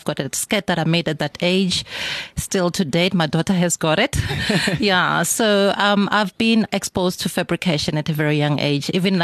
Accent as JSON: {"language": "English", "region": "Limpopo", "country": "South Africa", "tie": "born or raised there", "also_born_or_lived": "Pretoria", "said": "I grew up in Venda, and but that was my primary days."}